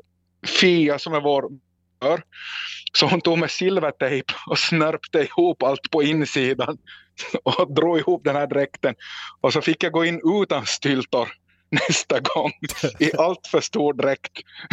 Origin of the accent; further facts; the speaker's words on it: Närpes, Ostrobothnia, Finland; accent: Närpes dialect; Som i närpesdialekten så har vi, det, kan man ha använt en diftong så använder vi den.